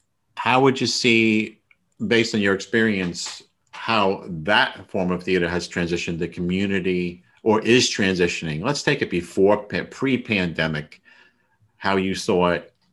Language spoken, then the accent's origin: English; Queens, New York, United States; now in Sayville, United States; I grew up in Queens and didn't come out to Suffolk County till I was in my 30s, mid-30s.